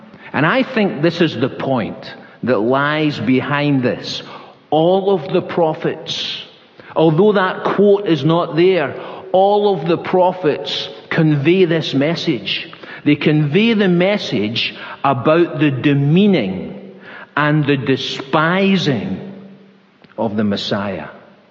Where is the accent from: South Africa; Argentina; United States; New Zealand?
New Zealand; Hamilton; Certainly when I was brought up in Hamilton